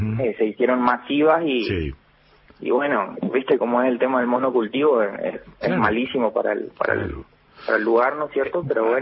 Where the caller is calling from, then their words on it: San Pedro, Misiones, Argentina; Aquí estamos desde San Pedro, como le decía, el país de las araucarias.